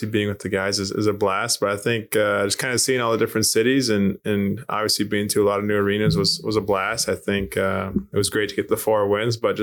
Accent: Minnesota, United States; Like, I was played from Minnesota, that's where I'm from. So a lot of like friends and family came out

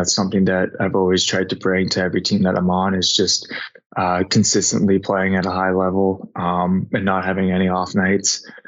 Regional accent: Biddeford, Maine, United States; now in Boston, United States; He has a place in Kennebunk, where I grew up in Biddeford, the next town over.

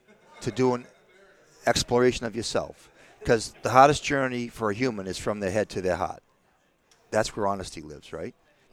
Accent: Boston, Massachusetts, United States; New York versus me being an Irish Catholic in Boston, right? Different world.

